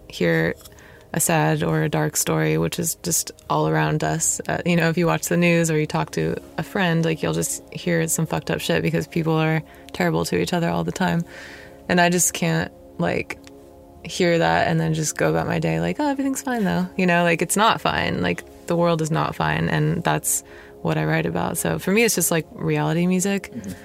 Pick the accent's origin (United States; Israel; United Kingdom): United States; Sacramento, California; also born or lived in Los Angeles; because I'm from Sacramento, and, you know, yeah, but I guess I lived in LA for like 7 years or something